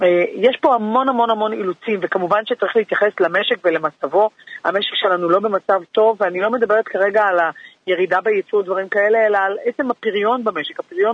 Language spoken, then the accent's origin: Hebrew; Tel Aviv, Tel Aviv District, Israel; אני גדלתי במרכז תל אביב